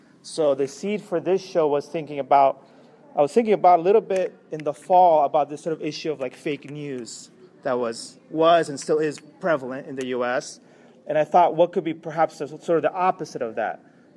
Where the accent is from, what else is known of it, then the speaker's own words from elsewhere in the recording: Rockville, Maryland, United States; I also grew up in the area. So I went to high school in Rockville, Wooden High School. I grew up skateboarding in Rockville before there was this town center, so I know the area well.